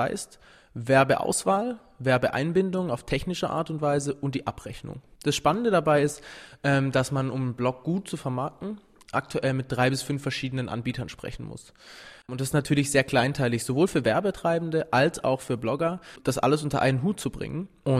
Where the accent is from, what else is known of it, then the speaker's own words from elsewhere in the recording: Pforzheim, Baden-Württemberg, Germany; Wir kommen aus Pforzheim ursprünglich und hatten beide die Idee, was Eigenes zu machen.